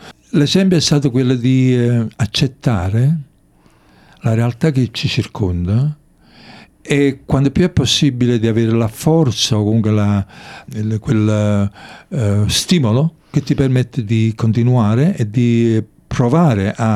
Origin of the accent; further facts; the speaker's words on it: Naples, Campania, Italy; now in Australia; Napoli mi ha insegnato questo, che noi siamo dei cittadini del mondo, che veniamo da Napoli o veniamo dal Venezuela o dall'Africa